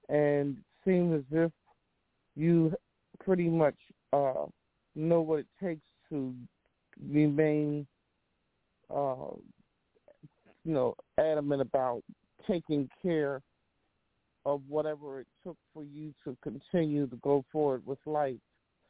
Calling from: Philadelphia, Pennsylvania, United States; I'm from Philadelphia.

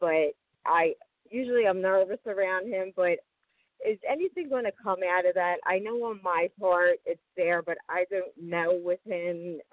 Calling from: Philadelphia, Pennsylvania, United States; Oh, hello. Hi … I'm from Philadelphia, Pennsylvania.

